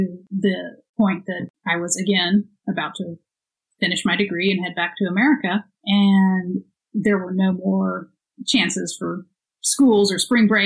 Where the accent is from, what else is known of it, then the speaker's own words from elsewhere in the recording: Houston, Texas, United States; It's a swamp. It sinks us in. It's my hometown.